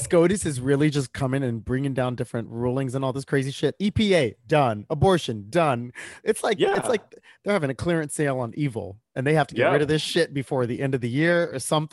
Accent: United Kingdom; I'm 100% British.

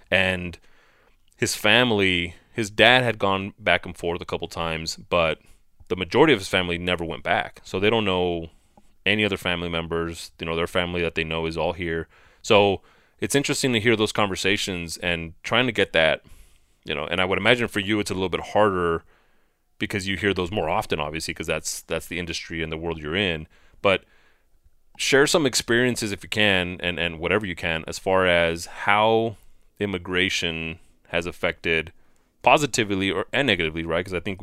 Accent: El Paso, Texas, United States; we grew up in El Paso and obviously the border's right there

